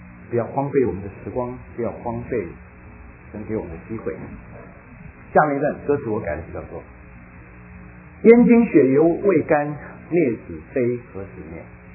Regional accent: Taiwan; 对我来说生在台湾长在台湾，我只有一次回过中国，短短的7天在我的家乡厦门几乎足不出户，我觉得我没有真正到过中国。

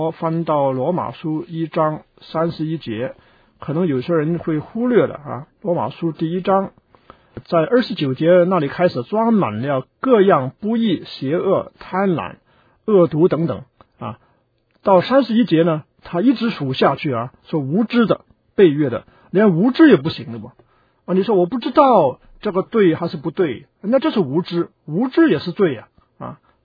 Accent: China; 就是我们中国人很注重孝，就孝顺父母

